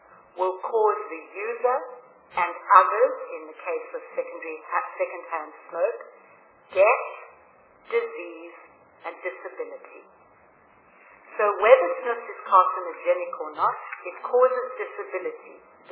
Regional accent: South Africa; I am not speaking to you as a government representative this afternoon, but as a South African citizen.

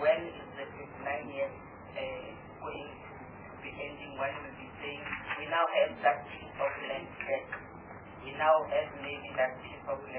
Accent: South Africa; to me, as South African, I find it to be very

